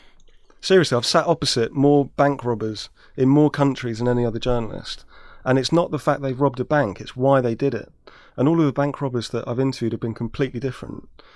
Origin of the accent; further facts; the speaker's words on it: London, United Kingdom; I grew up in South London and the playground was a little bit divided, whose dad was a cop and whose dad was a bad guy.